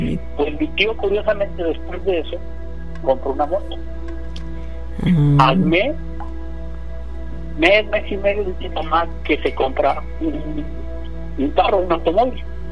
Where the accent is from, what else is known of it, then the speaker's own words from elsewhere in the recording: Guadalajara, Jalisco, Mexico; Yo soy de Guadalajara, originario de Guadalajara